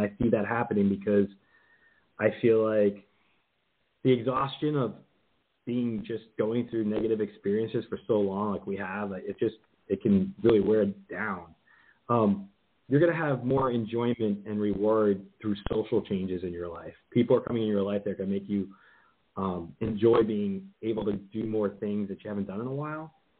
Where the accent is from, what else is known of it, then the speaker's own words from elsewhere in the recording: New Jersey, United States; I'm from Jersey. Grew up in Jersey originally.